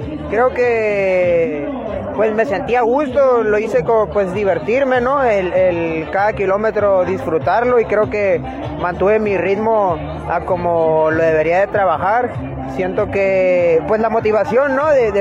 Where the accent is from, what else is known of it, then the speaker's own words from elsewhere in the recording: Los Cabos, Baja California Sur, Mexico; De Los Cabos.